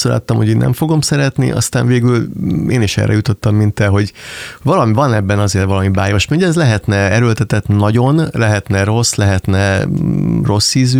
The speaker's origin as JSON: {"language": "Hungarian", "country": "Hungary", "tie": "born or raised there", "said": "Hát ez hozzátartozik, hogy ilyen vidéki származású vagyok. Vidéki Magyarországon nőttem fel"}